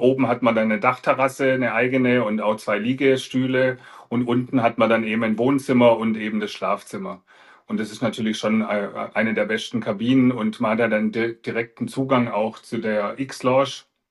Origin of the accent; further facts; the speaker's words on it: Fellbach, Baden-Württemberg, Germany; accent: Swabian; Ja, also ich komme hier aus Fellbach, das ist in der Nähe von dem von Stuttgart und das ist so ein Weinbaugebiet und man hört ja auch ein bisschen, dass ich halt der Schwab bin. Also ich rede normalerweise nicht ganz so schwäbisch, aber so ein bisschen kommt immer ein bisschen raus.